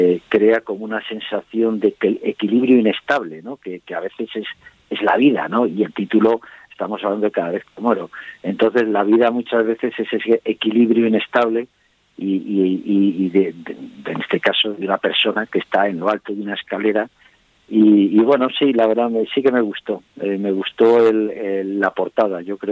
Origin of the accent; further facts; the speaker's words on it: Castile, Spain; Yo soy castellano de pura cepa.